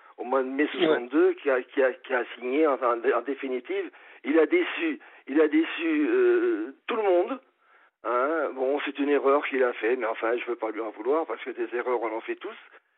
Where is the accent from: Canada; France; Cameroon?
France; je suis un bon français. Hein. Je suis français de chousse machin.